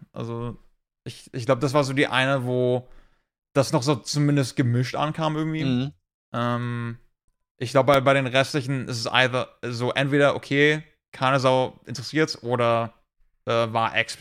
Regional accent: Lebanon; hey, ich bin Libanese

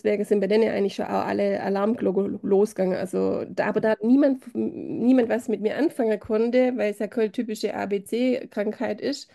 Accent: Baden-Württemberg, Germany; Ich komme aus dem Schwabenländle, bin 43.

